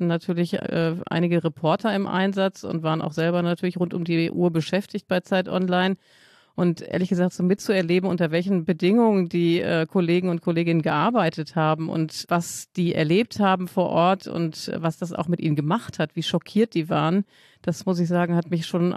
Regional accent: North Rhine-Westphalia, Germany; Ich komme auch aus NRW

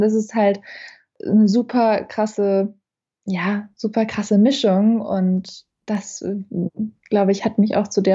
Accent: Germany; Ich war ja erst 2 Jahre alt und ich sehe Deutschland tatsächlich auch als meine Heimat an und habe das so ein bisschen akzeptiert als, ja, es ist auf demselben Level für mich wie jetzt mein Geburtsort und noch mehr.

